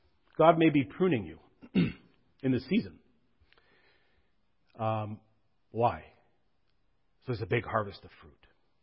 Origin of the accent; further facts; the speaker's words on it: Ontario, Canada; also born or lived in Northern Canada; I grew up in Northern Ontario, but a lot of my adult life I've been in Northern Canada.